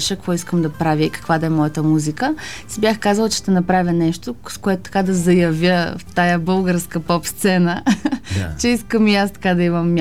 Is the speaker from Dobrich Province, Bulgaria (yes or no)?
yes; Dobrich, Dobrich Province, Bulgaria; Аз съм от Добрич и още като много малка